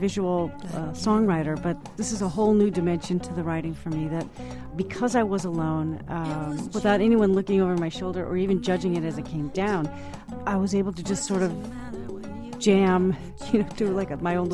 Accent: Wisconsin, United States; now in Cambridge, United States; But anyway, I'm from the Midwest originally, and I know that... I moved out here.

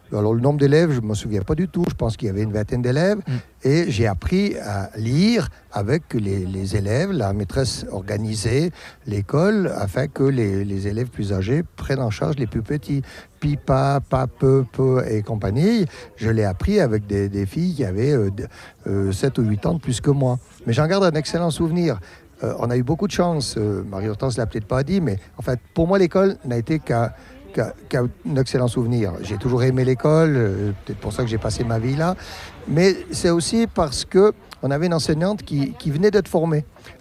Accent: Martigny, Valais, Switzerland; also born or lived in Trient; Et ensuite, j'ai déménagé à Martigny avec mes parents. J'ai passé toute ma vie à Martigny, donc à 20 km, à l'école.

